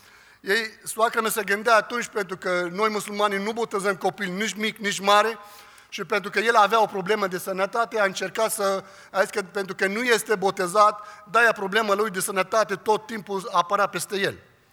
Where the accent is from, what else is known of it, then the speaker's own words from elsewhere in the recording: Lebanon; Sunt din Liban, dintr-o familie de musulmani șeiți